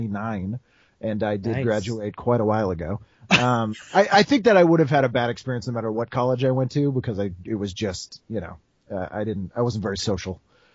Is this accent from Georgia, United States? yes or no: no; Melrose, Massachusetts, United States; also born or lived in Winchester; Close. I was born in Winchester. Grew up in Melrose, yeah.